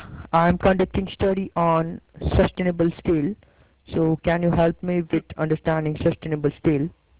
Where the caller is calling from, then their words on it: India; and I am calling from India.